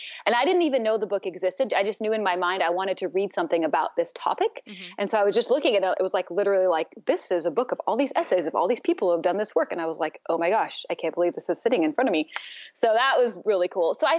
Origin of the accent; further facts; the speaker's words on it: Washington, United States; now in Tijuana, Mexico; but I grew up in the Northwest in Washington State. My husband and I, we actually both are from Washington State. He's from the eastern side and I'm from the western side. But we met here in Tijuana probably about 16, 17 years ago.